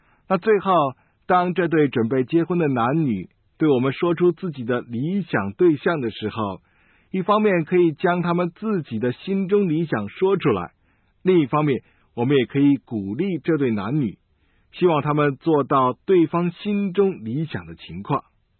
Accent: China; 我们中国人有一句话说啊

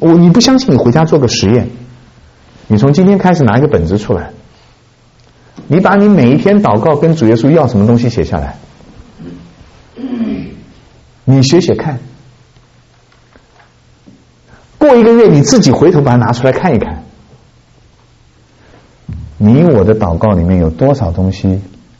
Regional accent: Hunan, China; 听说在湖南，就是我的家乡，前几年有一次发生两个村子的人啊

